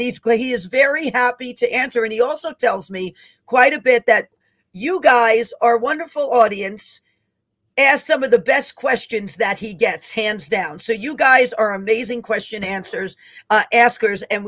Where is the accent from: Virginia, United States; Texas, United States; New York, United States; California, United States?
New York, United States; I believe, are in my home state of New York in Long Island.